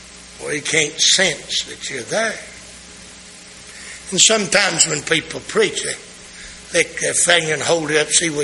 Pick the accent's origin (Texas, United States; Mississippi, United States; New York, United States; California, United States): Mississippi, United States; Now see, I'm from Mississippi. And when I got saved, it didn't change where I was from.